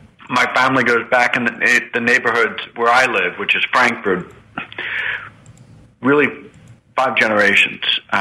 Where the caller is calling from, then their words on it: Harrisburg, Pennsylvania, United States; I'm calling you from Harrisburg